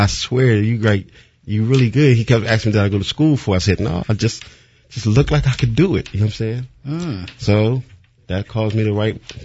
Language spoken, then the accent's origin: English; Philadelphia, Pennsylvania, United States; Like, you know, I'm from West Philly.